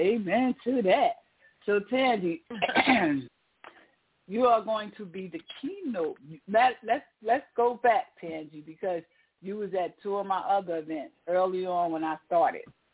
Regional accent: Newark, New Jersey, United States; I'm your host … born and raised in Newark, New Jersey.

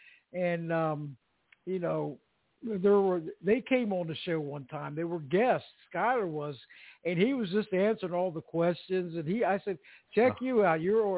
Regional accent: Columbus, Ohio, United States; was raised up in Columbus, Ohio, so I know all about snow and ice and everything.

